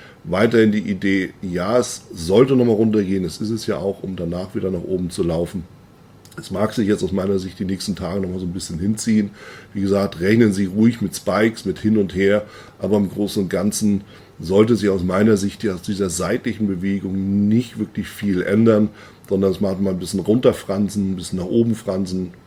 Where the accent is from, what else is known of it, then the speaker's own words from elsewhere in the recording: Germany; Als Deutscher gibt es eine ganz andere Ausdrucksform. Wenn ich darauf schaue, was in Deutschland so, was wir da in den Zahlen sehen.